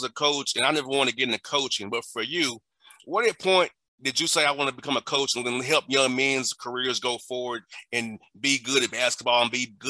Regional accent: Atlanta, Georgia, United States; You know, I was a kid from Atlanta.

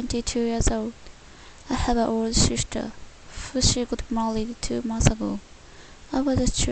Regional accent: Spain; English is a second language; I'm from Spain. Do you know it? It is a beautiful country.

